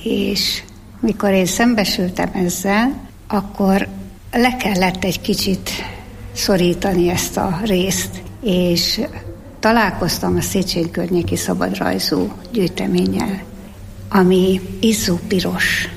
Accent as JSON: {"language": "Hungarian", "town": "Nagybisnyú", "country": "Hungary", "said": "Hiába, hogy Palócvidékről származom, Nagybisnyúról"}